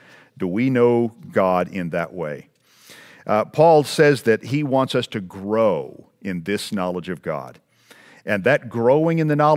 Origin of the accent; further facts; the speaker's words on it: Texas, United States; About the only other thing that grows above the ground where I grew up in West Texas is cactus.